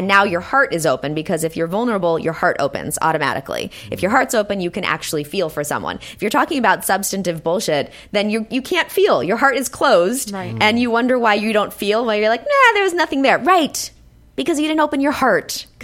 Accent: Santa Monica, California, United States; born there; I was born in LA. I was born in Santa Monica.

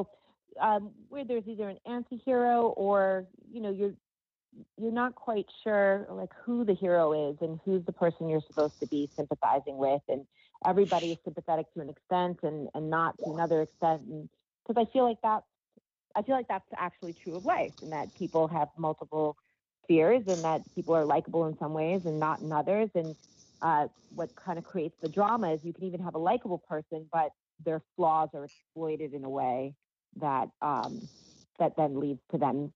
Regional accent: East Coast, United States; I already speak fast because I'm from the East Coast.

